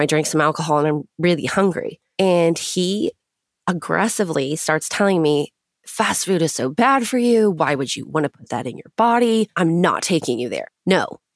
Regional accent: California, United States; I grew up in Orange County, California. Orange County is kind of its own weird little world, and money is a big deal there.

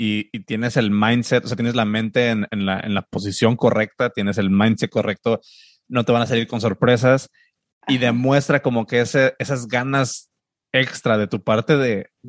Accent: Mexico; nosotros lo vemos como mexicanos, digo, ¿no?

